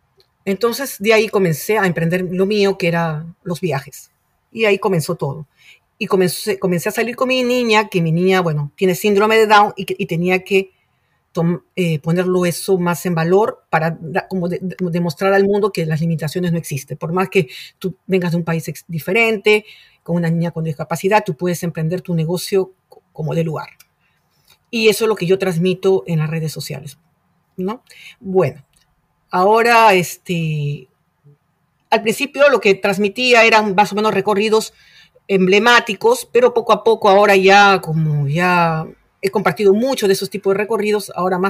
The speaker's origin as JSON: {"language": "Spanish", "region": "Lima", "country": "Peru", "moved": "as an adult", "lives_now": "Paris, France", "said": "Bueno, yo soy de Lima, Perú. Llegué en el 2012, casada, embarazada."}